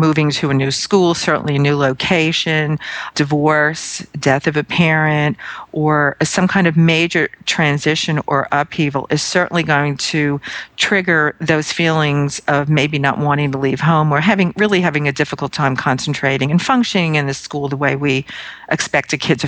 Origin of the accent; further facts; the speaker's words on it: Brooklyn, New York, United States; I'm from Brooklyn, New York, until I graduated from graduate school.